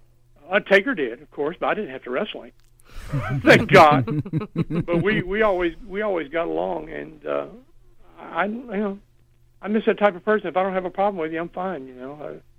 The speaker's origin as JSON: {"language": "English", "town": "Mobile", "region": "Alabama", "country": "United States", "tie": "born or raised there", "said": "I was going to pack up and move back to my hometown here in Mobile and go back in the funeral business."}